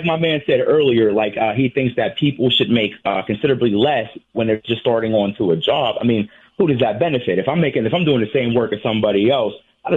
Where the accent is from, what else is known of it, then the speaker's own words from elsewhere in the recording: Pittsburgh, Pennsylvania, United States; I'm from Pittsburgh. We have a Circle K right here.